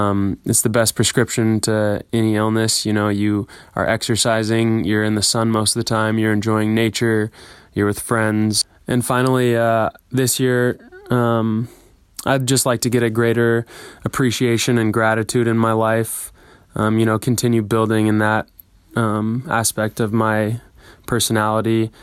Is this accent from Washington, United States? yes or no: yes; Seattle, Washington, United States; I'm from Seattle, Washington, and I will be embarking on the trail in late April